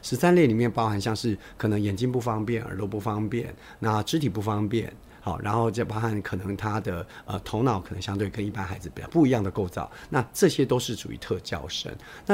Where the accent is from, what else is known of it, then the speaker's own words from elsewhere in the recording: Taiwan; first language Taiwanese; 我也是啊，我讲台语啊，